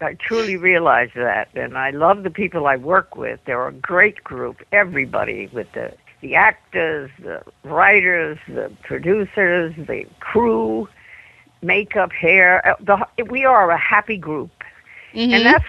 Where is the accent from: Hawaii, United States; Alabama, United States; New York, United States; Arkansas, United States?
New York, United States; New York City; And I'm glad I grew up in New York because, Lord knows, you see everything.